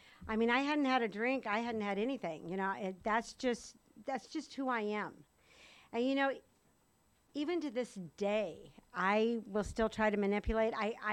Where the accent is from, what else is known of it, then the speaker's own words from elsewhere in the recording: United States; I was born and raised in East County.